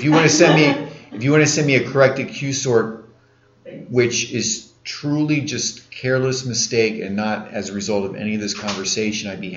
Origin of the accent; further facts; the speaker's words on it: Williamsport, Pennsylvania, United States; I come from Williamsport, Pennsylvania.